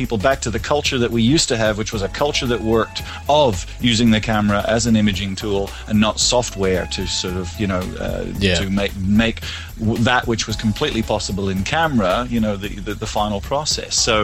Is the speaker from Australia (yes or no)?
yes; Australia; I'm sort of their Aussie guy, I'm their Aussie guy.